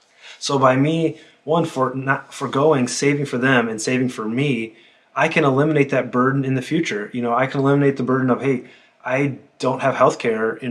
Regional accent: Detroit, Michigan, United States; I didn't travel out of the country other than Canada, but I'm from the Detroit area, so that's like 45 minutes away.

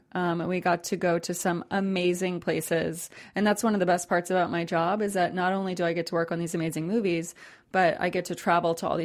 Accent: New Hampshire, United States; Well, I grew up in New Hampshire

